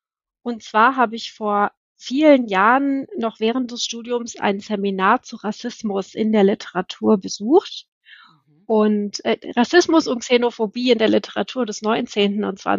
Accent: Bayreuth, Bavaria, Germany; also born or lived in Tübingen / United States; now in Nuremberg, Germany; Aufgewachsen bin ich in Bayreuth, das ist nicht so weit von Nürnberg weg, und war dann eine ganze Weile im Schwabenländle in Tübingen in den USA, und dann hat es mich wieder nach Nürnberg verschlagen.

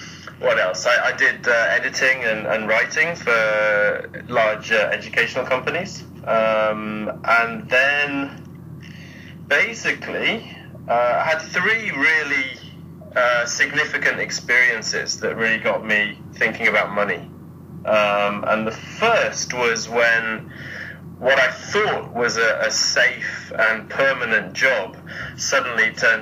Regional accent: England, United Kingdom; also born or lived in Germany / Spain; now in Japan; So my parents are British. I was born in Germany, lived there for a couple of years. So I left when I was two. Went back to England for a bit, then moved to Spain for 8 years. So I was there for elementary school. Then went to England for high school and university.

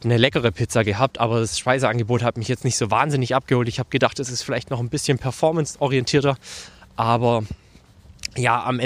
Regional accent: Herrenberg, Baden-Württemberg, Germany; ich nehme hier mitten auf der Straße auf und gehe durch meine Heimatstadt Herrenberg

